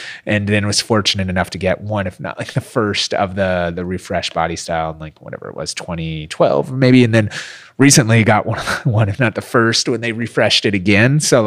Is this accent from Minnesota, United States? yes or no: yes; Minneapolis, Minnesota, United States; now in Los Angeles, United States; I'm a kid from Minneapolis and that made it and I was living this incredible dream out here in Hollywood and LA.